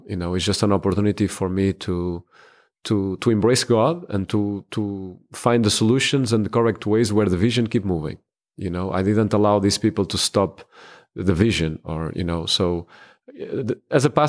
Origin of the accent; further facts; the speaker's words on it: Portugal; also born or lived in Texas; now in Mobile, United States; I'm from Portugal. Currently, I'm pastoring the Cody Road Seventh-day Adventist Church in Mobile, Alabama. I've been pastoring there for the last 2 years. Before I pastored in Texas